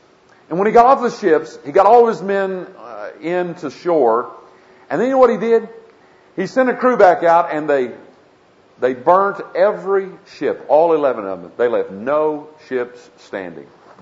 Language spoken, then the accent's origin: English; Skiatook, Oklahoma, United States; when I was growing up in Skytook, we used this word, cussing.